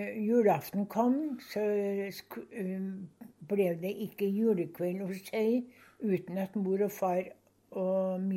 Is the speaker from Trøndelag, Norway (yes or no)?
yes; Fjellheim, Trøndelag, Norway; born there; Ja, jeg er født på Fjellheim i 1916.